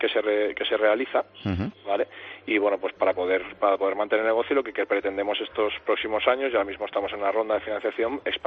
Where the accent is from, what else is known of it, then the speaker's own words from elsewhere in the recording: Valencian Community, Spain; Somos 4 emprendedores valencianos.